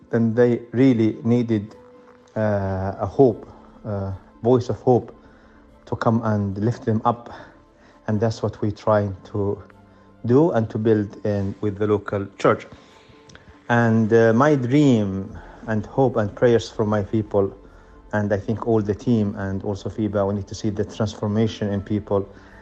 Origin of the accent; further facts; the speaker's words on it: Yemen; I'm from Yemen. I'm part of the media team for Yemen